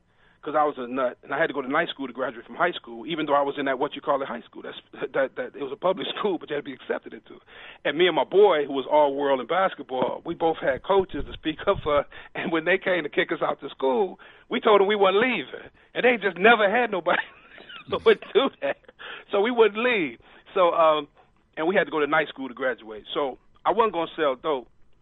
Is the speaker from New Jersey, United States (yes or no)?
no; Michigan, United States; I was born and raised in Brewster Projects. That's mm-hmm. where I was born. I wasn't born in a hospital. I was born in the projects.